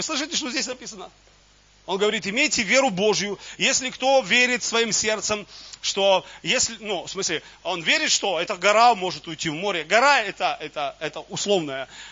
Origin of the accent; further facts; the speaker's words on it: Ukraine; Я же украинец, поэтому люблю вареники.